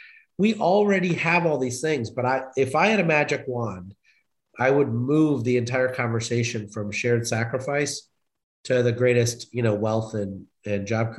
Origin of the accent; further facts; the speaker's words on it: Illinois, United States; I absolutely loved growing up in Illinois and going to school at the University of Illinois